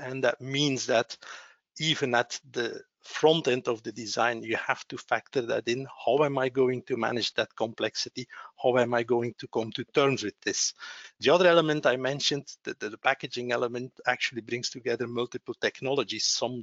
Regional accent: Flanders, Belgium; in the region where I grew up in Flanders

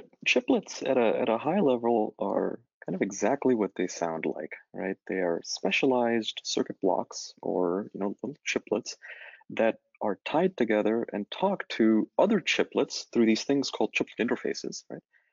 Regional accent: Corvallis, Oregon, United States; He was a professor at Oregon State for a number of years, and that's where I grew up in Corvallis, Oregon.

